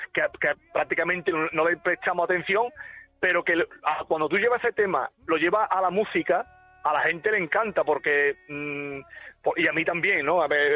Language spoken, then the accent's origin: Spanish; Seville, Andalusia, Spain; Y arrancamos en Sevilla, en mi tierra